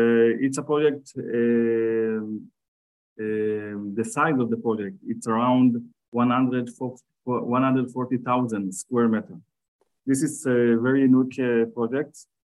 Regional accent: Tel Aviv, Tel Aviv District, Israel; English is a second language; I'm from Tel Aviv, Israel.

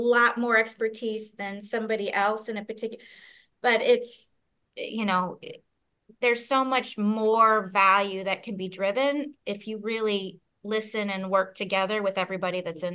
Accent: St. Louis, Missouri, United States; I'm from St. Louis, so my family is here, and to pick up and leave is not always an easy decision.

